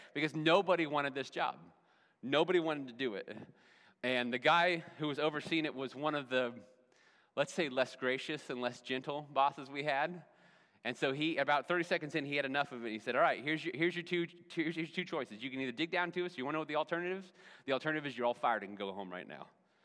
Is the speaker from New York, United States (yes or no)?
no; Cloverdale, Indiana, United States; I grew up in Cloverdale, Indiana, and so I have a lot of memories at Lieber State Recreation Area.